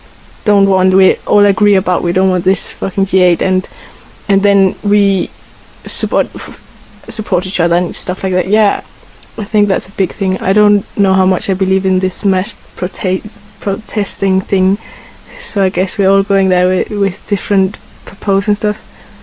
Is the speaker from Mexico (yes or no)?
no; Copenhagen, Capital Region, Denmark; It's just I'm coming from Copenhagen